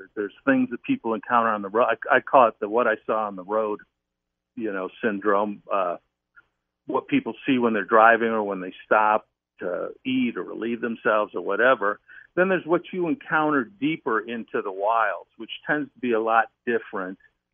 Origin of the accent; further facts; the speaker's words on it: Midwest, United States; moved away; Well, I grew up in the Midwest, so, you know, I was coming from a totally different geographic area when I moved to the West Coast